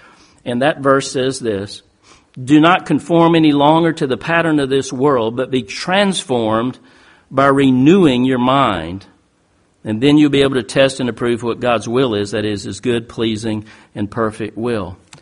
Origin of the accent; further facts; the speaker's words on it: Thailand; I grew up in Thailand, as I said.